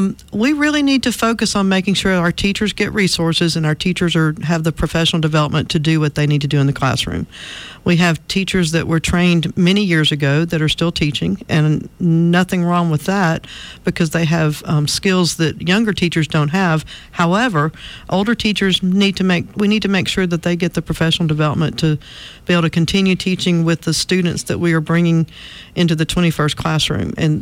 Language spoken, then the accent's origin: English; Montgomery, Alabama, United States; also born or lived in Mobile / Denver; I grew up in Montgomery, lived here most all my life, except for the 5 years Alan and I were in training. He was doing training, and we lived in Mobile for 3 and Denver for 2.